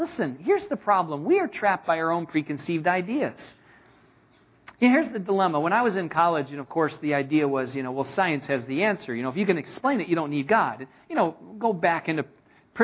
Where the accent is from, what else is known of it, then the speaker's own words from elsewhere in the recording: Michigan, United States; also born or lived in California; When I was in California, I grew up in Michigan. Went to California, got involved in Calvary Chapel and got trained in ministry, and then I was praying about going back to my hometown.